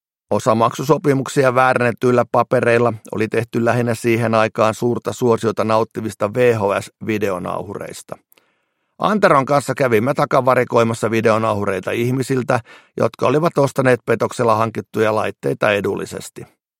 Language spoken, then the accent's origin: Finnish; Riihimäki, Kanta-Häme, Finland; Kotipaikkakunnallani Riihimäellä ei huumeita silloin katukuvassa näkynyt, ja koko myrkkyaihe oli pienen kaupungin kasvatille varsin outo.